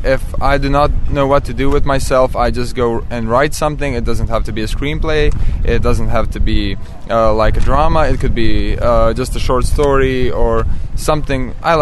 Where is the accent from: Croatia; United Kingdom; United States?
Croatia; Osijek, Osijek-Baranja County; English is a second language; I'm 18 years old. I'm from Osijek, and I've come to Venice